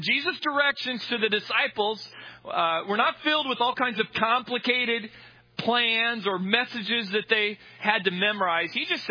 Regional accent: Minnesota, United States; I'm from Minnesota, so, you know, we have bass boats and walleye boats.

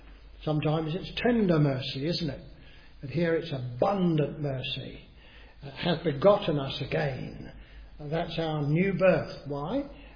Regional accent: England, United Kingdom; Of course, we're English, most of us, and it's a stiff upper lip sort of thing

